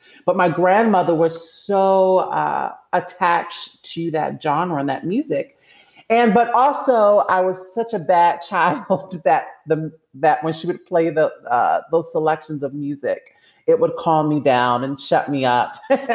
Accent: Baltimore, Maryland, United States; accent: Baltimore; I am a Baltimore girl. You know, my accent is so strong, and I've been working on trying to speak without this Baltimore accent. But growing up in Baltimore was really difficult.

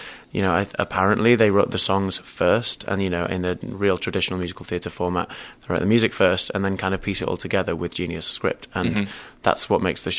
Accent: United Kingdom; I didn't, because I'm British, so it's a complete new thing for me.

